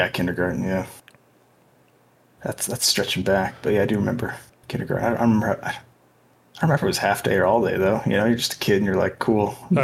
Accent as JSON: {"language": "English", "town": "Orem", "region": "Utah", "country": "United States", "tie": "born or raised there", "also_born_or_lived": "Salem, Utah", "said": "I grew up in Orem, Utah, till I was, I guess, 18, and then my family moved to Salem, Utah."}